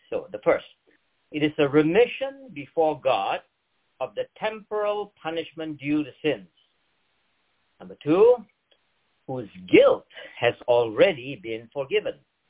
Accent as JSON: {"language": "English", "region": "Connecticut", "country": "United States", "said": "Good morning, everybody, and … I'm from Connecticut, where it's now 11:02 in the morning."}